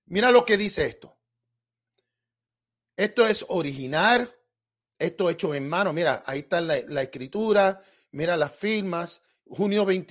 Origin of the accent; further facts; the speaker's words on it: United States; born there; Spanish is a second language; mi español no es perfecto. Yo nací en los Estados Unidos. Yo trato lo mejor que pueda para que ustedes entiendan mi español